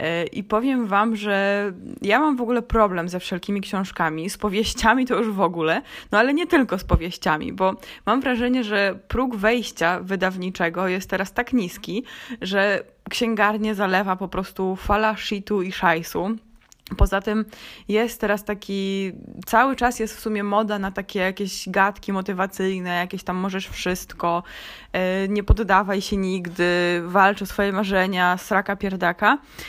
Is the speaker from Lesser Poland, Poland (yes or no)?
no; Warsaw, Masovian Voivodeship, Poland; bo ja jestem z urodzenia warszawianką i spędziłam tam pół życia